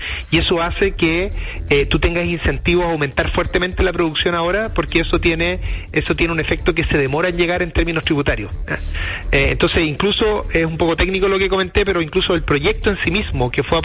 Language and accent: Spanish; Chile; Y que nosotros como chilenos y chilenas podamos tener una justa retribución por lo que es nuestro.